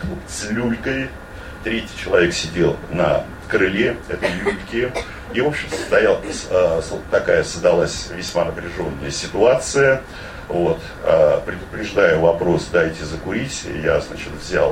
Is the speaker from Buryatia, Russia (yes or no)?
yes; Ulan-Ude, Buryatia, Russia; Через год этот двухтомник дошел до моего родного города Улан-Удэ, и в 1993 году, будучи в Улан-Удэ, мне посчастливилось купить этот двухтомник